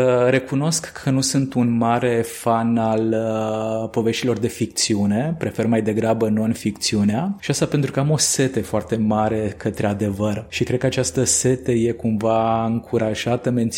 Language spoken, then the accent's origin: Romanian; Satu Mare, Satu Mare County, Romania; Romanian is a second language; Fiind ungur și crescând în satul mare, un oraș în care nu se vorbește cea mai curată și elegantă limbă română, și având bunicii la 5 minute de granița cu Ungaria